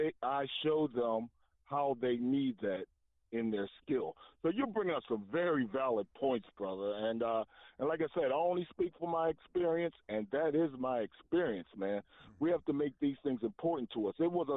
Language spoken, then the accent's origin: English; Philadelphia, Pennsylvania, United States; am from Philadelphia area